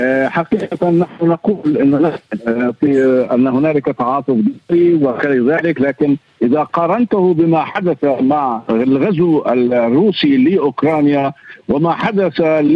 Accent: Palestine; يعني نحن الآن كفلسطينيين

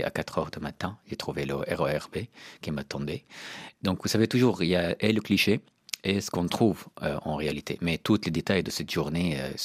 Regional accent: Syria; now in France; je ne reconnais plus la Syrie que j'ai quittée il y a 10 ans.

